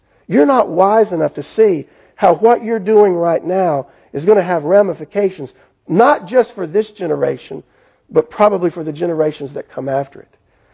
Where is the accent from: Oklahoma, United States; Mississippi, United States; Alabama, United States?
Mississippi, United States; Corinth; The first class I ever taught in a little bitty Bible study in the Methodist church I grew up in back in Corinth, Mississippi.